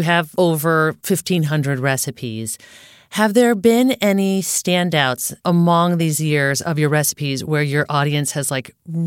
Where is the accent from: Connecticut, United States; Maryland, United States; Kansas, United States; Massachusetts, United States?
Connecticut, United States; I grew up in Connecticut. It was so much meatloaf.